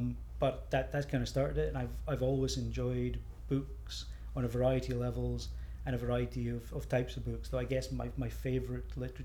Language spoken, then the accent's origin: English; Aberdeen, Scotland, United Kingdom; also born or lived in United States; I grew up in Aberdeen. Yeah, I actually, I grew up in Aberdeen. I went to university in Aberdeen. I actually did my postgraduate degree in Aberdeen, but I have been away from Aberdeen for a while doing various things. I worked in America for a bit.